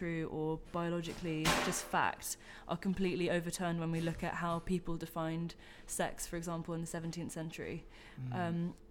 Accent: London, United Kingdom; I'm also from London

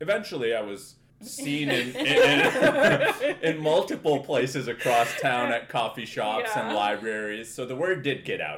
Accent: Midwest, United States; now in Canada; I am a first-generation North American Pakistani. I grew up in the Midwest, in the States. Here I am in Canada

